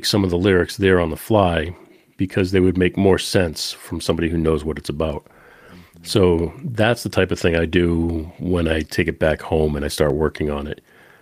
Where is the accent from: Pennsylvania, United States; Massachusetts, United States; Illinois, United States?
Massachusetts, United States; Boston; also born or lived in Tennessee; where I'm from Boston, which is the world of rock music, and I live, or primarily lived, out of Tennessee, which is where the home of country music.